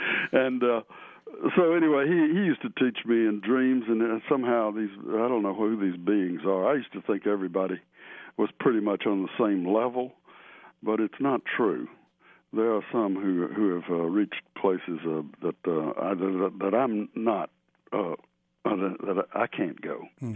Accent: Chattanooga, Tennessee, United States; I grew up in Chattanooga at this boys' school

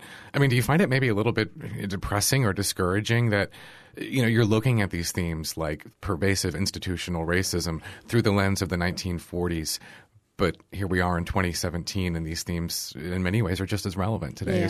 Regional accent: Pittsburgh, Pennsylvania, United States; now in Southwest Florida, United States; I mentioned earlier, I grew up in Pittsburgh.

